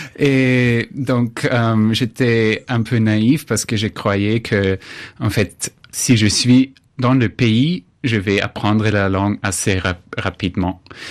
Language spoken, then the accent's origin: French; Salzburg, Austria; French is a second language; moved away as an adult; now in Paris, France; Moi, je viens d'Autriche, de Salzbourg, et en 2009, j'ai décidé de quitter ma ville, mon pays, pour faire une expérience ailleurs.